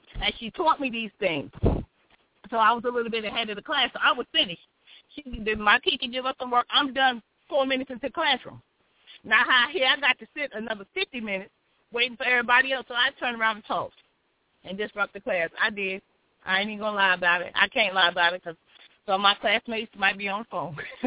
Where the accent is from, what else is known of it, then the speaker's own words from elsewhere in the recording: New York City, New York, United States; born there; I was born in New York City in Queens, Jamaica, Queens.